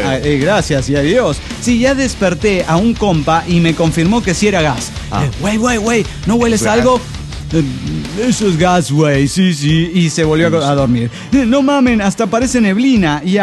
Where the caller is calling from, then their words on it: Oaxaca, Mexico; de Oaxaca, México.